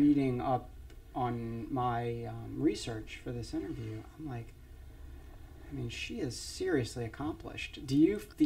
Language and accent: English; New Orleans, Louisiana, United States; moved away as an adult; also born or lived in Arizona; now in Atlanta, United States; I grew up in New Orleans, and then when I was 18, went to college in Arizona.